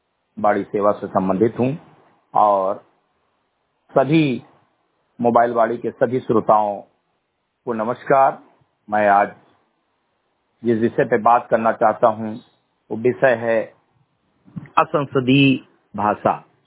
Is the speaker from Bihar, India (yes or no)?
no; Uttar Pradesh, India; ग्राम सभा से निकट विकास पूर्वज जनपद बहराइच का मूल निवासी हूँ